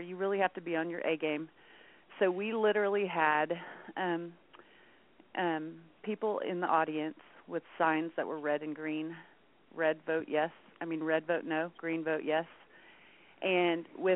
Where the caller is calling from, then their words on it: Dallas, Texas, United States; I am calling from Dallas, Texas, and I'm calling in because Raymond invited me.